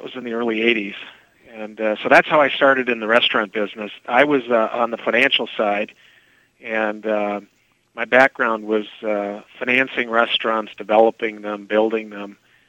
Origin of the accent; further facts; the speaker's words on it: St. Paul, Minnesota, United States; Minneapolis, St. Paul. I grew up in St. Paul.